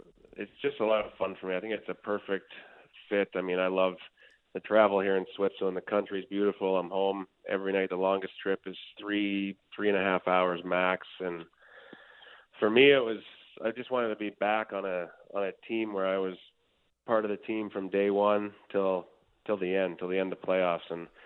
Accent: Vernon, British Columbia, Canada; also born or lived in Calgary; I was born in Calgary and spent the first 6 years in Calgary, and then we moved to Vernon.

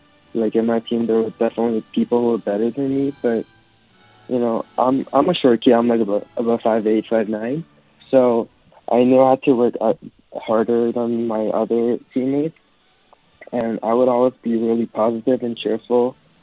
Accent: Bangkok, Thailand; now in Vancouver, Canada; I'm from Thailand. I'm from Bangkok.

